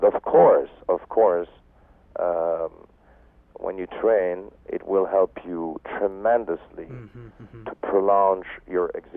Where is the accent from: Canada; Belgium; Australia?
Belgium; English is a second language; now in United States; And when I came from Belgium to America, America is one of the best place in the world to teach yourself how to become better for yourself.